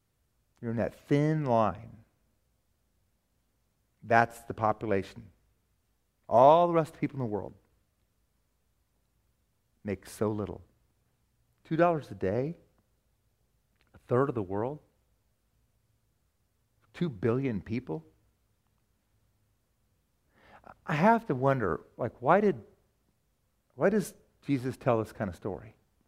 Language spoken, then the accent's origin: English; United States; I live here. I shouldn't feel guilty for being an American.